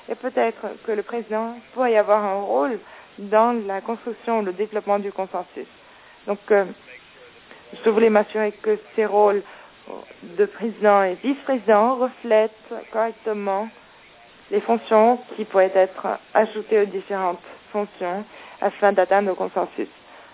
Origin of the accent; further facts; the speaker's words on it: Germany; now in Brussels, Belgium; je travaille pour la Commission européenne. Je suis allemand et à l'heure actuelle, j'habite à Bruxelles.